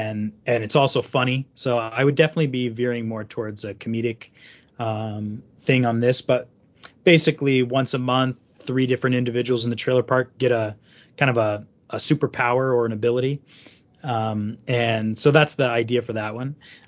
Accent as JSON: {"language": "English", "town": "Las Vegas", "region": "Nevada", "country": "United States", "tie": "born or raised there", "also_born_or_lived": "Arizona", "said": "So growing up in Vegas and Arizona, you know, living in desert, you know, family trailer parks."}